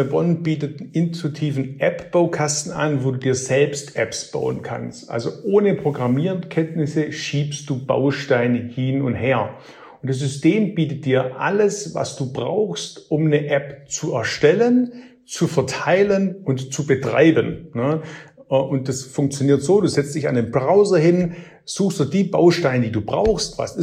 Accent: Baden-Württemberg, Germany; accent: Swabian; ich bin 46 Jahre, man hört es ein bisschen, ich bin Schwabe durch und durch, also so schaffe Häuslebauer, bin und wohne in Ravensburg

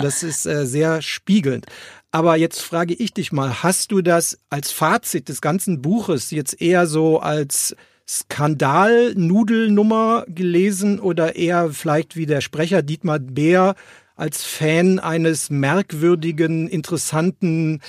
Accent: Rhineland, Germany; als Rheinländer setzt man sich über sich selbst hinweg.

